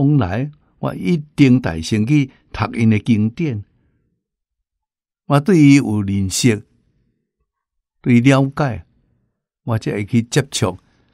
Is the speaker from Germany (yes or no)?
no; Anhui, China; 听到我的口音是安徽人